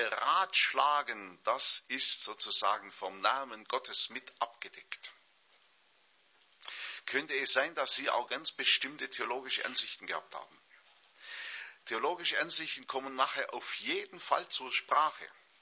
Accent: Ulm, Baden-Württemberg, Germany; Man hat die Bombennächte erlebt. Ich weiß das als Kind noch, wie sich das in Ulm ereignet hat.

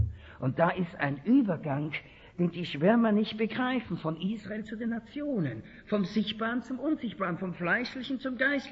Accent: Austria; ich war dankbar als Österreicher aufgewachsen im katholischen Erziehungssystem.

